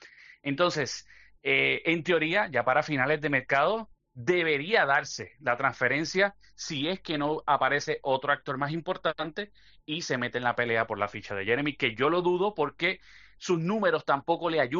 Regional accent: Puerto Rico; Obviamente nosotros como puertorriqueños, que el fútbol no es el deporte principal

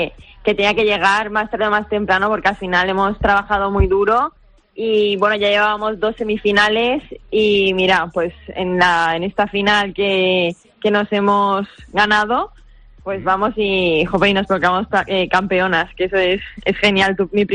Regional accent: Valencia, Valencian Community, Spain; Darlo todo en mi tierra.

